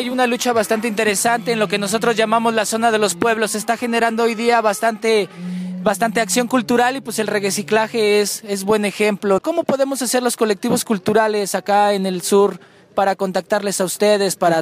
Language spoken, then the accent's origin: Spanish; Santo Tomás Ajusco, Mexico City, Mexico; Nosotros venimos del pueblo de Santo Tomás Ajusco, aquí unos kilómetros arribita